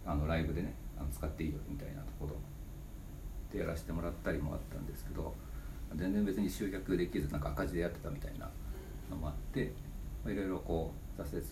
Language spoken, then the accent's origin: Japanese; Gunma, Japan; moved away as an adult; 大学の時に、群馬県出身なんですけど、大学の時にこっちに来て